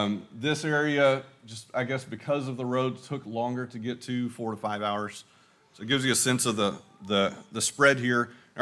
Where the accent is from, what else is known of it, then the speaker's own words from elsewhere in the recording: Texas, United States; accent: East Texas; I may go back and forth between East Texas and whatever my version of Spanish is.